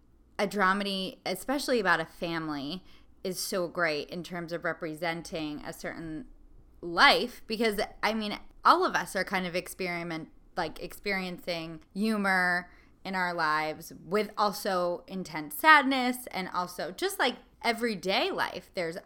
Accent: New Jersey, United States; Well, and I think, like, I grew up in New Jersey.

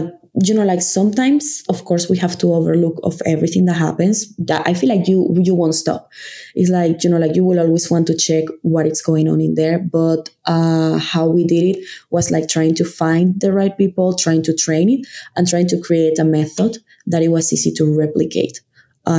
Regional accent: Venezuela; now in United States; I'm Latino myself. I'm from Venezuela.

